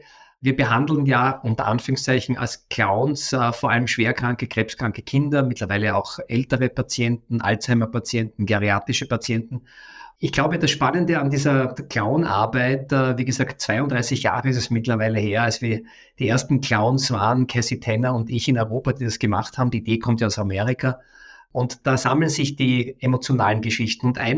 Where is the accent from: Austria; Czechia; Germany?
Austria; Vienna; ich komme aus Wien, das ist meine Heimatstadt, bin aber in der ganzen Welt unterwegs